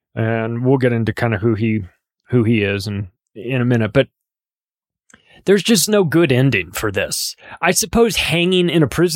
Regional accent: California, United States; I grew up in Southern California.

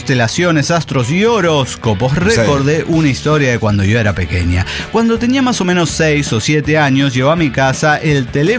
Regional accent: Playa del Carmen, Quintana Roo, Mexico; Soy la Motherfucker de Playa del Carmen.

